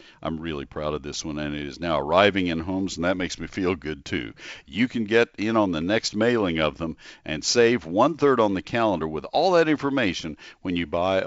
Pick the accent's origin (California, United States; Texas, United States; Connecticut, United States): Texas, United States; College Station; And the fact that I'm from College Station does not impact my answer.